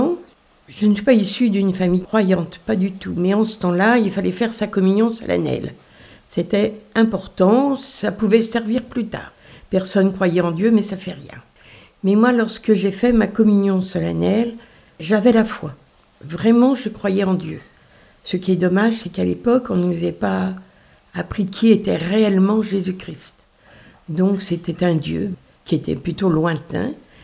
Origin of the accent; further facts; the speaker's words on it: Paris, Île-de-France, France; born there; j'habite la France. Je suis née à Paris